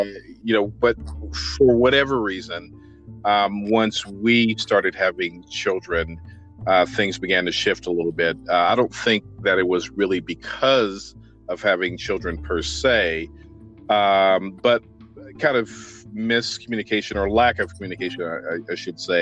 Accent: Midwest, United States; I'm originally from the Midwest

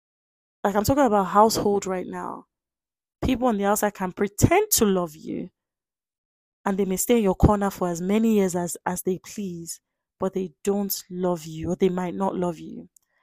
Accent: Nigeria; So I'm Nigerian, and I don't want to speak for all

